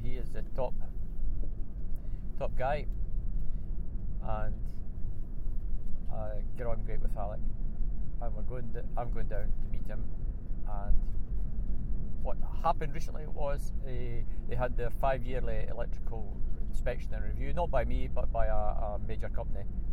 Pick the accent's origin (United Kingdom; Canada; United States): United Kingdom; Bathgate, Scotland; So I'm driving down to through Durfikin from my hometown of Bathgate, over the country roads, and I'm heading for Linlithgow